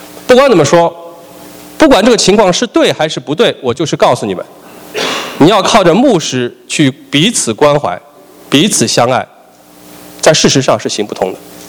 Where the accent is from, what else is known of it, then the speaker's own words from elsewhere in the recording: China; 我们中国人的确是一盘散沙